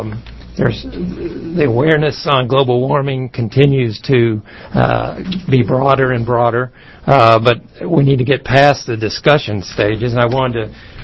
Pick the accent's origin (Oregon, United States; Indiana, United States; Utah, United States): Oregon, United States; Roseburg; from Douglas County, Roseburg.